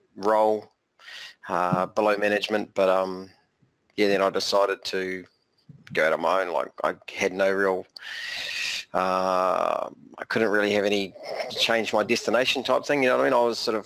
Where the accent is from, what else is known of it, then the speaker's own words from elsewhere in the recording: Whanganui, Manawatū-Whanganui, New Zealand; also born or lived in London; now in Hamilton, New Zealand; From Hamilton. Originally, I was brought up in Whanganui, just sort of south of Taranaki.